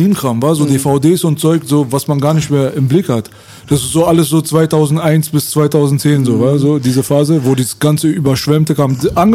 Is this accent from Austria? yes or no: no; Iran; now in Germany; Ich als Iraner war schon in der Unterzahl bei uns.